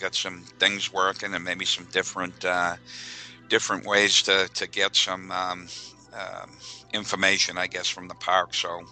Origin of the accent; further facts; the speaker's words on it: New England, United States; I'm from New England up north, and you know, I like the South